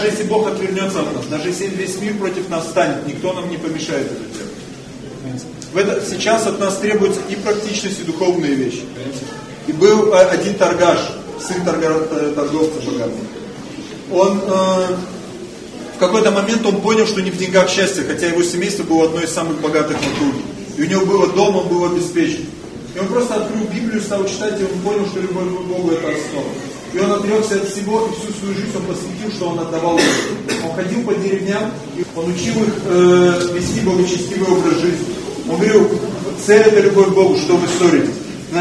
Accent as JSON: {"language": "Russian", "country": "Ukraine", "said": "Я так помню с детства, хотя я еще украинец."}